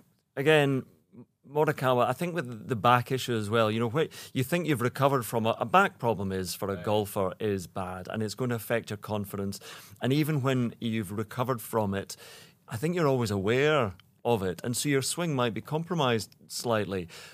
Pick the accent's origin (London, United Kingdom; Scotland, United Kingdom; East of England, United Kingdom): Scotland, United Kingdom; Troon; I still remember Bobby Clampett, who was the golfing machine back at Troon, my hometown, 1982, and we'll be back there later this summer.